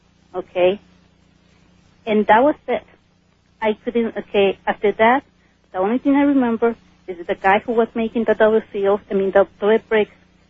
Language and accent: English; Akron, Ohio, United States; I'm from Akron, Ohio.